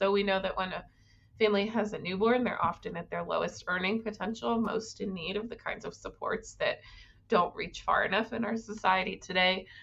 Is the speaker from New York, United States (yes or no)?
no; Denver, Colorado, United States; Interestingly, I was born and raised in Denver, but was there while my husband was in school.